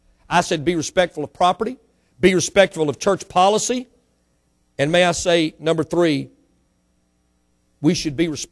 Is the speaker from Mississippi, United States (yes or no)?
yes; Mississippi, United States; born there; Now, I was born in Mississippi.